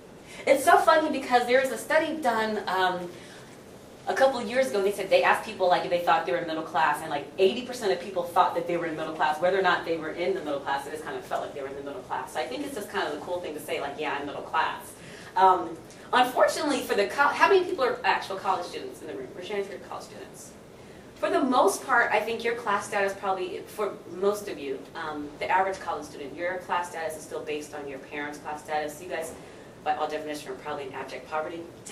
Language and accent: English; Los Angeles, California, United States; also born or lived in Chapel Hill / Maryland; I've been telling everybody that I'm from Los Angeles, so I come from a big city, and then I spent some time in North Carolina, Chapel Hill, and that's a small college town.